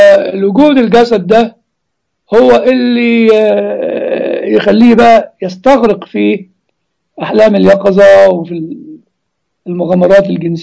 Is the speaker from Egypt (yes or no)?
yes; Egypt; وانا اعتقد كان موجود عندنا في مصر بس مستخبي يعني تحت السجاده